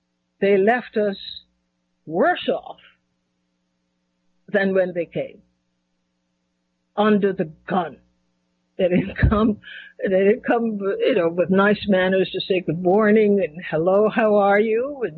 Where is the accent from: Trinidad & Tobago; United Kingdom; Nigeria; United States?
Trinidad & Tobago; when I was growing up in Trinidad